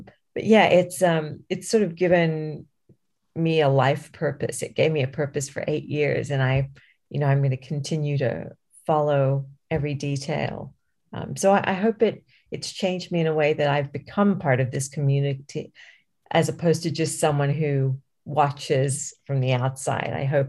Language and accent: English; India; I told him that as an Indian, he had to take me.